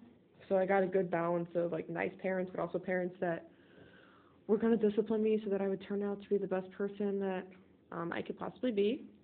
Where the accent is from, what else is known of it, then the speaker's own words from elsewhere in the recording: St. Charles, Missouri, United States; born there; Well, I was born in St. Charles, Missouri, which is, like, I don't know, like, 10 minutes outside St. Louis, or, like, 15 minutes.